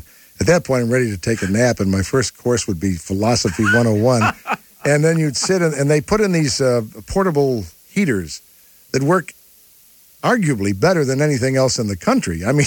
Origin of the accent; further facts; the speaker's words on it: Buffalo, New York, United States; since my return to my hometown of Buffalo.